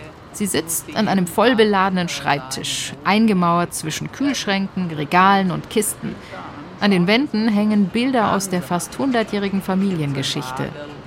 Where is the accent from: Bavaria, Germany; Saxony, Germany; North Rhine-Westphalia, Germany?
Bavaria, Germany; ich bin im Norden Bayerns aufgewachsen. Seit ich denken kann, esse ich Nürnberger Rostbratwürst.